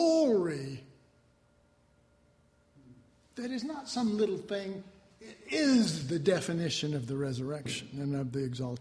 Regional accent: United States; You know, we Americans aren't as good at as the English

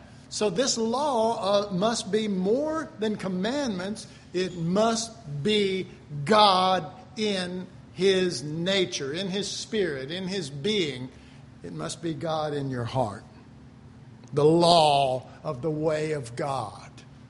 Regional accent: Dallas, Texas, United States; I was raised in Oak Cliff, so.

